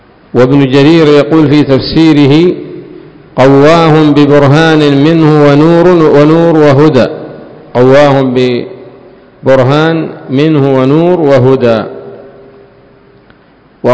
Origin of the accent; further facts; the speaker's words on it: Yemen; عندنا في اليمن